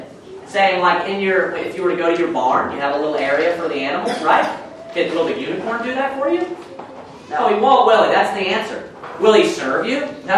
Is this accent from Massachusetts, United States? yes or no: no; Cincinnati, Ohio, United States; I grew up in the Cincinnati area. We used to go to the Cincinnati Zoo all the time.